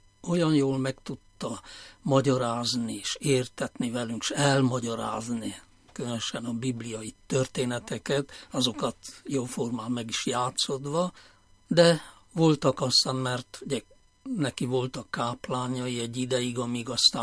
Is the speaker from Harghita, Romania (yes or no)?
yes; Csíkszentsimon, Harghita, Romania; also born or lived in Madéfalva; Csíksomlyó közelében nőttem fel, hiszen Madifalván születtem, ami jó 10 kilométerre van Csíksomlyótól, és gyermekként aztán Madifalváról elköltöztünk Csíkszentsimonba, de az is egy olyan 15 kilométerre van Csíksomlyótól.